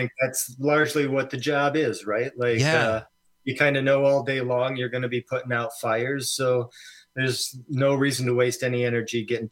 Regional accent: Monona, Wisconsin, United States; growing up, I grew up in Monona, right here in the Madison area.

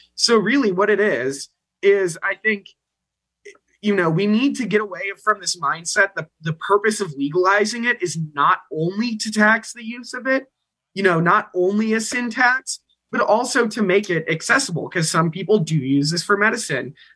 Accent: Minnesota, United States; I never thought I would argue that, but I'm from Minnesota, so I'm not going to complain about that too much.

